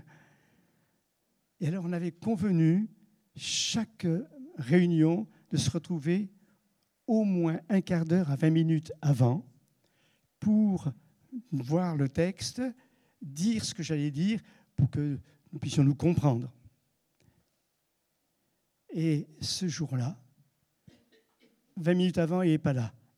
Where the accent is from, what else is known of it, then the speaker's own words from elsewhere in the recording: France; moi, les Français, je suis Français